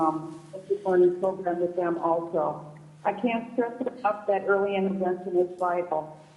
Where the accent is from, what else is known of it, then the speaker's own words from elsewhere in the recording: Kenny Lake, Alaska, United States; I'm from Kenny Lake